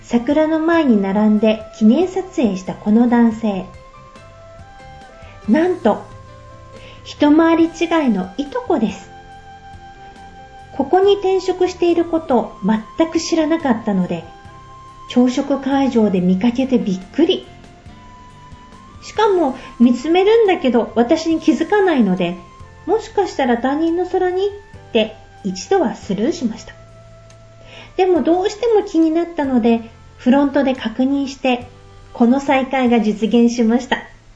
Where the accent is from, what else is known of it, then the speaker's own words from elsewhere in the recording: Minamata, Kumamoto, Japan; お休みを利用して先日生まれ故郷の水俣へ一泊で出かけてきました。